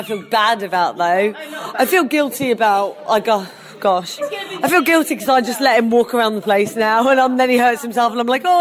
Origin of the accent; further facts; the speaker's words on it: Newcastle, North East England, United Kingdom; I am from Newcastle, so there you go.